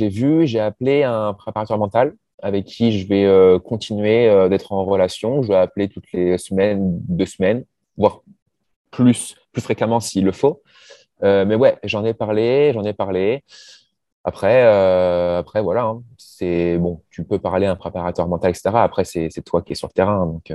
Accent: Normandy, France; je suis normand.

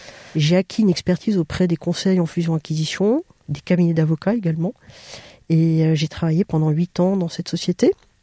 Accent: Bordeaux, Nouvelle-Aquitaine, France; j'ai 57 ans, je viens de Bordeaux, qui est ma région d'origine. J'étais élevée au milieu de 3 frères

